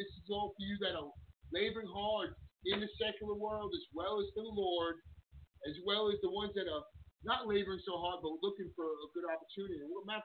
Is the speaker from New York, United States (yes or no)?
yes; Queens, New York, United States; my testimony, growing up in Queens.